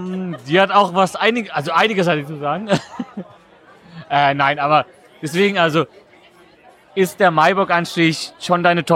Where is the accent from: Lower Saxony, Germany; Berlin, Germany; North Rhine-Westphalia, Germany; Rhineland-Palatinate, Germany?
North Rhine-Westphalia, Germany; wie die Leute im Ruhrgebiet aus meiner Heimat sagen